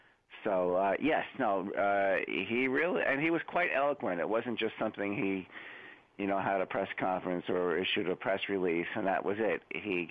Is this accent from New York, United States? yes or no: yes; New York City, New York, United States; what always strikes me as a New Yorker is just from my own experience, I live in Brooklyn